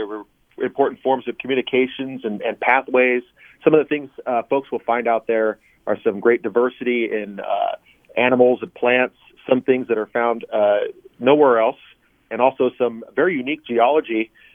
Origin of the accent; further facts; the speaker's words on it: California, United States; So I'm from Yochadehi.